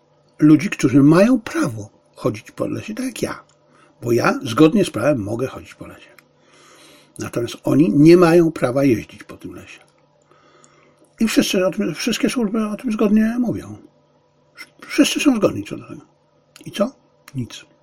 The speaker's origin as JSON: {"language": "Polish", "region": "Silesian Voivodeship", "country": "Poland", "tie": "born or raised there", "said": "znaczy wychowałem się na Śląsku, jeździliśmy w Beskid Żywiecki."}